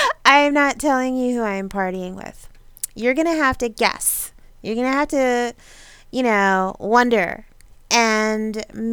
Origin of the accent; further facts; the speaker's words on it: New York, United States; now in Michigan, United States; whether you're in the northeast, which is, I grew up in New York, or if you're in the Midwest, where I have been for several years